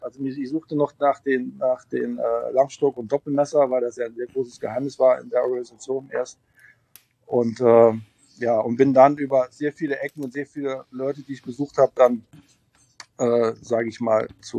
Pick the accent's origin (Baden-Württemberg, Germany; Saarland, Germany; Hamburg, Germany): Saarland, Germany; Völklingen; born there; Ich bin im Saarland geboren, in Völklingen